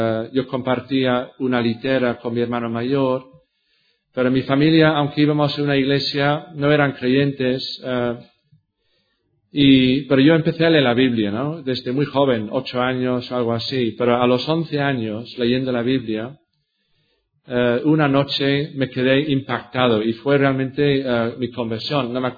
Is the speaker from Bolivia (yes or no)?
no; United Kingdom; yo era cristiano, porque yo creía que, bueno, todo el mundo era cristiano, por lo menos en mi país, en el Reino Unido.